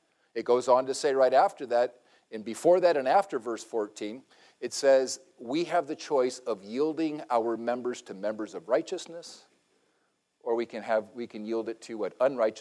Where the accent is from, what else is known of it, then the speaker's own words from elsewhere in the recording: Puerto Rico; When I was a kid, growing up in Puerto Rico, the neighbor had this wonderful orange tree.